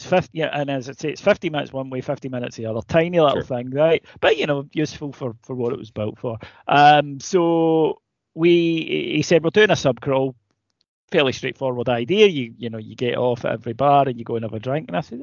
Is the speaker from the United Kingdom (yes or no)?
yes; United Kingdom; I'm very British, right? I mean, I am very British, and I accept this as I've got older.